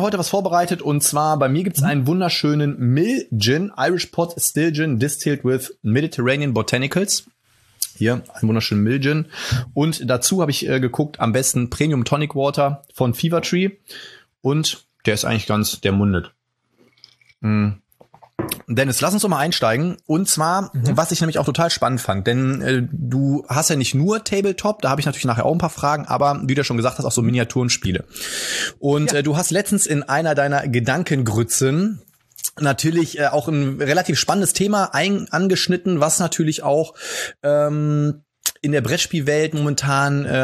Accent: North Rhine-Westphalia, Germany; Arsch auf Eimer, wie man bei uns im Pott so schön sagt.

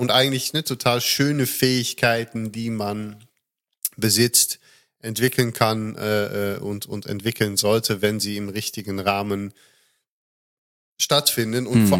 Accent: Netherlands; German is a second language

